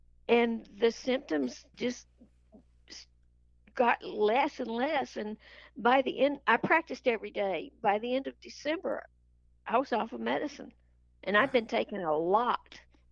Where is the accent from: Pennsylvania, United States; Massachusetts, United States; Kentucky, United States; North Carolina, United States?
North Carolina, United States; I was born in Pinehurst, North Carolina, and raised about 7 miles from there on a small farm.